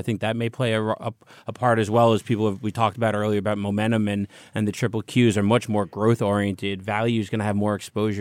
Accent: United States; I'm an American. I don't know cricket.

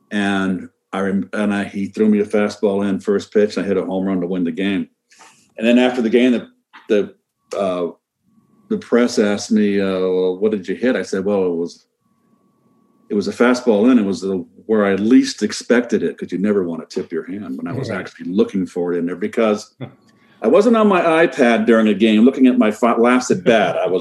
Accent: Pacifica, California, United States; And I grew up on the West Bay in Pacifica. So we kind of represented the entire Bay Area in that National League MVP

